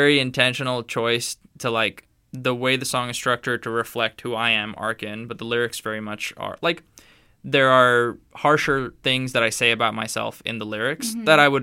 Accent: Kolkata, West Bengal, India; also born or lived in Malaysia; Like, first 10 years of my life, I grew up in India.

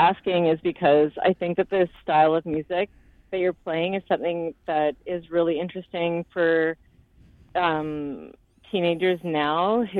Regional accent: Ontario, Canada; I'm from Ontario

